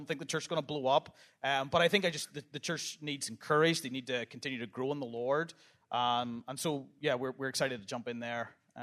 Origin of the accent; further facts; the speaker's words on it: United Kingdom; But we are British